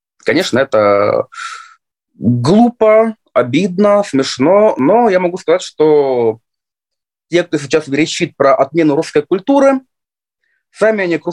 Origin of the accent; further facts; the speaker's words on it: Saint Petersburg, Russia; Родился я в Ленинграде. Город, конечно же, совершенно удивительный. Я родился в нем, я живу в нем, я люблю его.